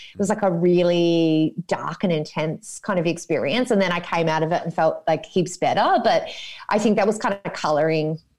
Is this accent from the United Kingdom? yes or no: no; Ireland; But you know, I have like 100 cousins because I'm Irish.